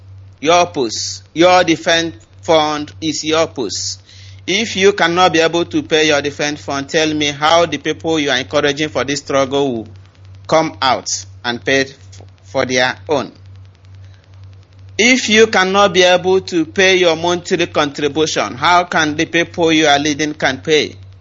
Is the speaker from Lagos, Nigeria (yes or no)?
no; Imo, Nigeria; I'm from Imo State in Okigwe local government, Isoko community.